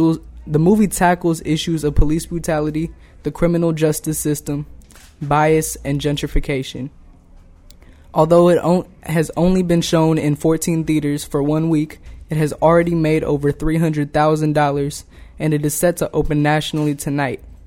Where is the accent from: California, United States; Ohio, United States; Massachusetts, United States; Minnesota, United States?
California, United States; Overall, Blindspotting is the most accurate depiction of my hometown that I have ever seen in theaters or on television. I would recommend this movie to anybody born and raised in the Bay Area.